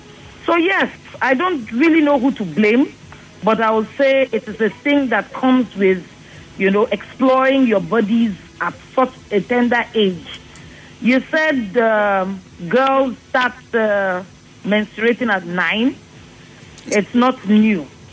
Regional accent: Lagos, Nigeria; my first visit to the village, I was in my 30s because I grew up in Lagos.

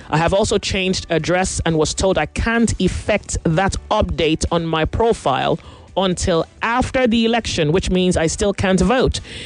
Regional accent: Nigeria; At this point now, I even need to figure out whether I'm still a Nigerian.

